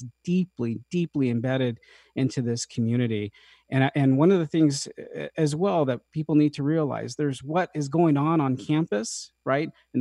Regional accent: Arizona, United States; I'm a Hopi Indian. I'm from Northeastern Arizona.

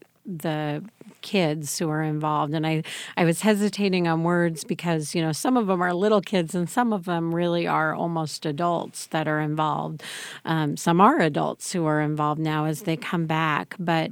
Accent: Champaign, Illinois, United States; as a child growing up in Champaign-Urbana, I actually was in the Nutcracker on the Krannert stage

